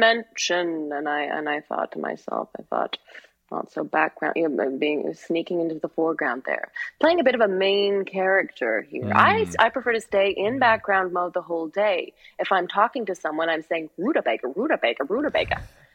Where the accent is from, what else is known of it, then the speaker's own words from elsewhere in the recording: United Kingdom; I have a British sister, so I have a British niece. I am British.